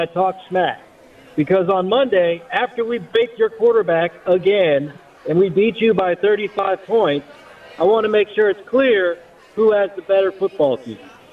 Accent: Maryland, United States; now in Springfield, United States; So I grew up in Northern Maryland. I'm a Ravens fan.

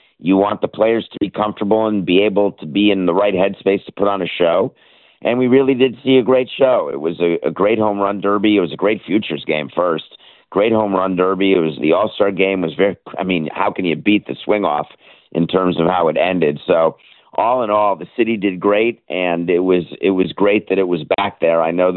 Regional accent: New York, United States; But that's, you know, PTSD from growing up in New York.

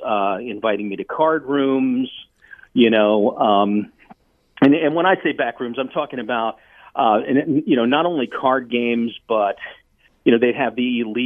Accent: Virginia, United States; I've always considered myself kind of a northern southerner. I grew up in Virginia. Mm-hmm. I'm German-Italian.

